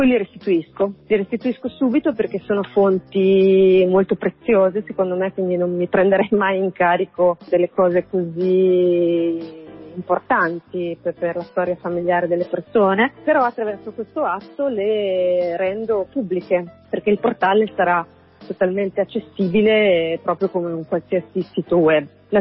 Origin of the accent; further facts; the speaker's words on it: Rimini, Emilia-Romagna, Italy; io sono di Rimini